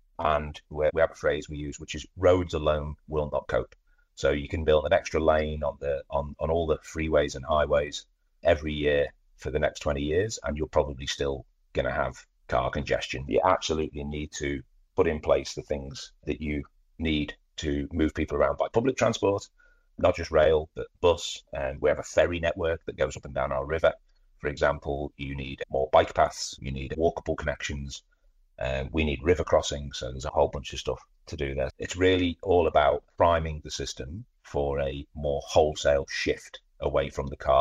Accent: Brisbane, Queensland, Australia; And then Brisbane is awesome. Okay, do you know what I mean? It's fantastic. It's a real coup for my hometown, and we're really excited by the idea of 32.

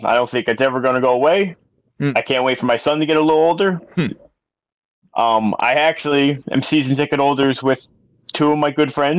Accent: New Jersey, United States; Again, I growing up in North Jersey, I had no idea Army football was this close.

